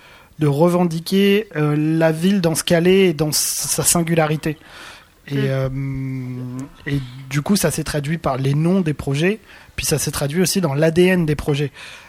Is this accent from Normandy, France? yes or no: yes; Le Havre, Normandy, France; Bah, moi, je suis né au Havre et j'ai grandi et j'ai vu la ville se transformer aussi.